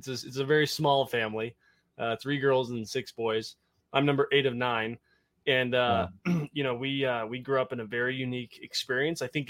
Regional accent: Burley, Idaho, United States; we grew up in Burley, Idaho, and we started a company as four brothers

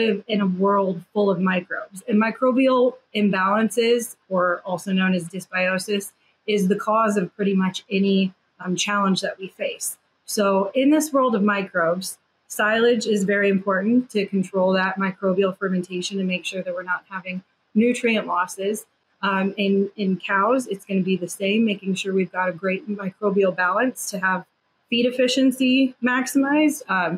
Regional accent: Iowa, United States; Yeah, I grew up in Northwest Iowa on a pig farm.

